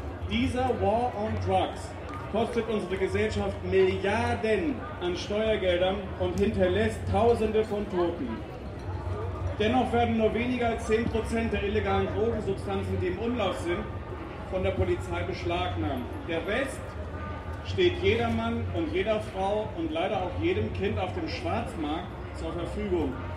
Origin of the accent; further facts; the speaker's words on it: Hamburg, Germany; ich komme aus Hamburg, vom Hamburger Hanfmove.